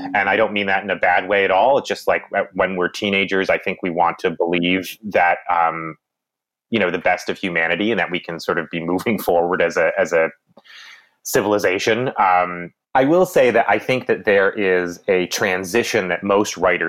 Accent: Massachusetts, United States; I grew up in Massachusetts, so all my characters have to come from Massachusetts

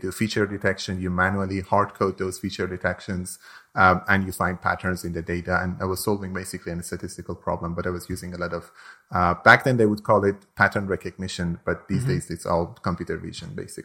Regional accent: Iran; moved away; I'm originally from Iran, and I had seen firsthand many environmental problems, droughts. My grandfather was a farmer.

